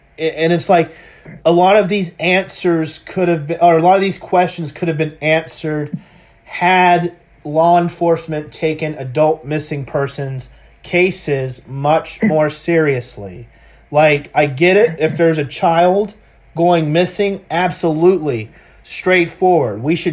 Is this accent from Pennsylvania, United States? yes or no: no; Live Oak, Florida, United States; also born or lived in Lake City; But I grew up in Live Oak, lived in Lake City for X number of years, and I just remember that.